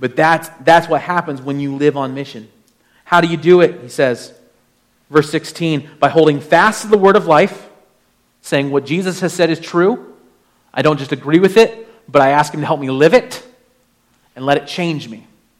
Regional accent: Ohio, United States; I come from Ohio, and I told Sarah when I met her, and I met her in Georgia, when she told me that she lived in Alaska.

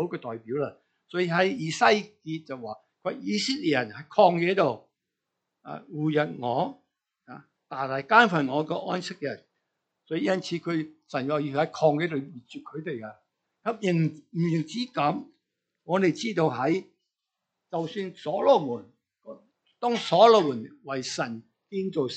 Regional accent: China; 其实呢个思想咧对我哋中国人咧好平常嘅

